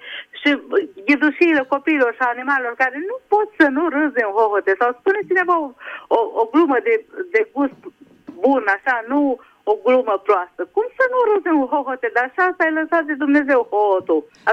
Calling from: Budapest, Hungary; din Budapesta.

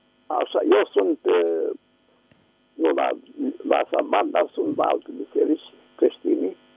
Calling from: Giurgiu, Giurgiu County, Romania; Eu sunt de la Giurgiu.

